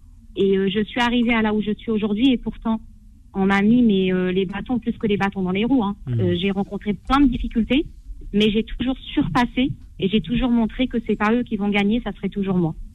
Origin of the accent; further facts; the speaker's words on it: France; born there; mais autant que maghrébine, et pourtant je suis française, je suis née sur le sol français